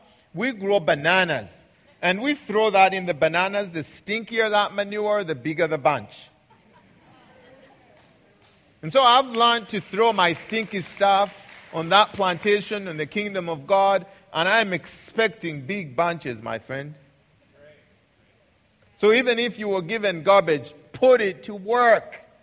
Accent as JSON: {"language": "English", "country": "Uganda", "second_language": "English", "said": "Because I come from Uganda, and Uganda is an agricultural country."}